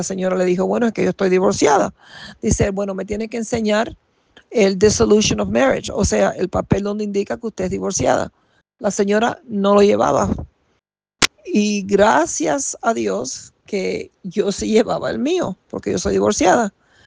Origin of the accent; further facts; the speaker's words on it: Cuba; casualmente yo soy cubana